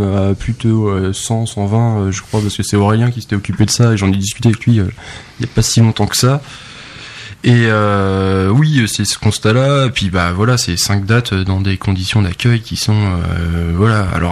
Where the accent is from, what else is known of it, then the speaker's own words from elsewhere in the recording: Laval, Pays de la Loire, France; À la base, en fait, on est tous de Laval, de Villiers-Charlemagne, du coin, en fait.